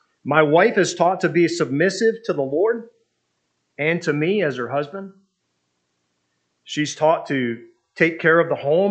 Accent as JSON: {"language": "English", "region": "Michigan", "country": "United States", "tie": "born or raised there", "said": "Of course, I was raised in Michigan."}